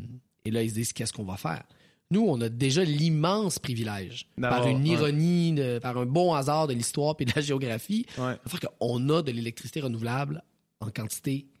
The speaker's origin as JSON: {"language": "French", "town": "Thetford Mines", "region": "Quebec", "country": "Canada", "said": "Moi, je viens de la région de Thetford Mines. Quand j'étais jeune"}